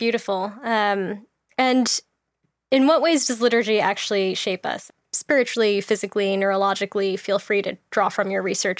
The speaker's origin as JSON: {"language": "English", "country": "United States", "moved": "as an adult", "lives_now": "England, United Kingdom", "said": "I'm from the States originally, but I've been living in England for the past several years because my husband is a pastor in the Church of England."}